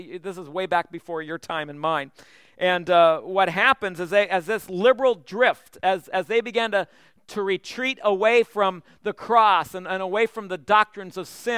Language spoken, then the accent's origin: English; Canada; I'm from Canada, so we had to go out in a winter storm to feed the cows and all this stuff.